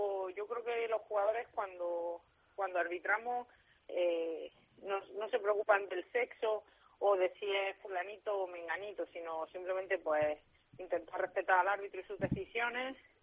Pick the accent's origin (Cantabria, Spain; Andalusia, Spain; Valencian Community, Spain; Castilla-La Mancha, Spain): Andalusia, Spain; Granada; now in Málaga, Spain; No, yo vivo en Málaga. Soy granadina, pero vivo en Málaga.